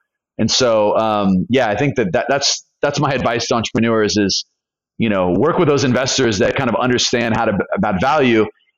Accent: California, United States; moved away as an adult; now in Colombia; As a foreigner, you know, as an American living in Colombia, you can appreciate this. I'm from California. I drove from California to Costa Rica, bought a one-way ticket to Colombia.

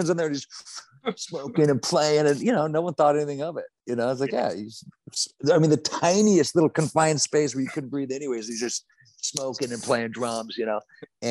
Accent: California, United States; And I grew up in Orange County, and it would be a school night, right?

